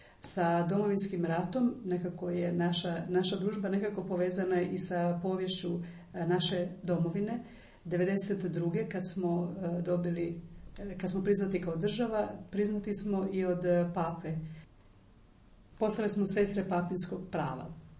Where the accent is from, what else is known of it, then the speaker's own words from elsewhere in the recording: Ferizaj, Ferizaj District, Kosovo; also born or lived in Skopje; Rođena sam i odrasla u Uroševcu, tamo se i školovala. Moj život nekako je podijeljen između Uroševca i Skoplja, jer su mi ta dva mjesta roditelji. Kasnije sam u Skoplju ostvarivala svoju karijeru